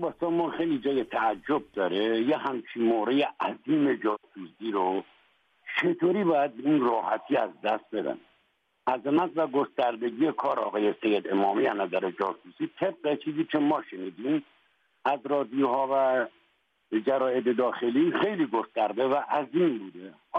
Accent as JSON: {"language": "Persian", "country": "Iran", "said": "دیگه تعجب من به عنوان یک ایرانی، دوست داشتم این آدم تخلیه کامل بشه"}